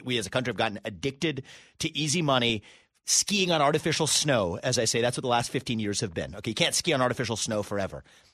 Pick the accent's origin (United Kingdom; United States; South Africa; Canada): United States; born there; I was born in America, but first generation, you know, we have one upbringing, scrappy, underdog mentality, merit focused, hard work